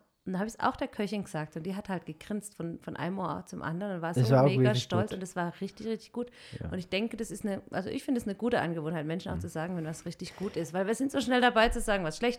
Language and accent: German; Southern Germany, Germany; Ich komme ja aus Süddeutschland